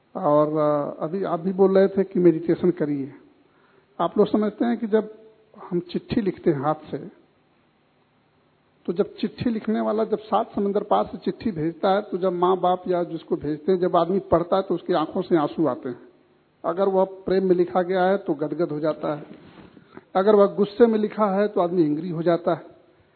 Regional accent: Varanasi, Uttar Pradesh, India; बनारस एक शहर है, बनारस बहुत अच्छी शहर है, मैं बनारस का रहने वाला हूं

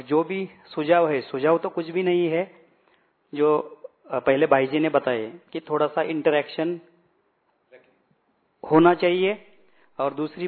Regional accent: Pune, Maharashtra, India; मैं पुणे से हूँ, पुणे महाराष्ट्र से।

